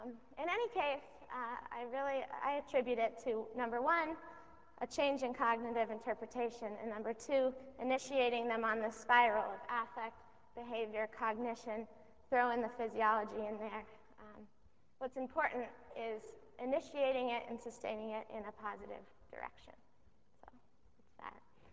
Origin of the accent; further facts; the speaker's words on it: Colorado, United States; 3 of which were in the Boston area and 4 of which were in my home state of Colorado.